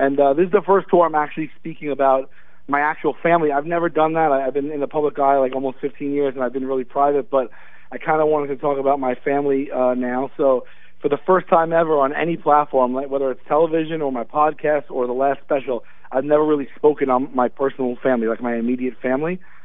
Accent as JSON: {"language": "English", "town": "New York City", "region": "New York", "country": "United States", "tie": "born or raised there", "said": "Yeah, born and raised in New York City, Staten Island, yeah."}